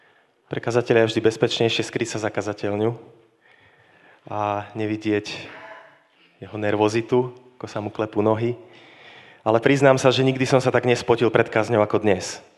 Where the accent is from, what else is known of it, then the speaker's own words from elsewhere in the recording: Banská Bystrica Region, Slovakia; pochádzam zo stredného Slovenska, z jednej dedinky malebnej od Zvolena, kde som sa narodil a vyrastal som na dedine.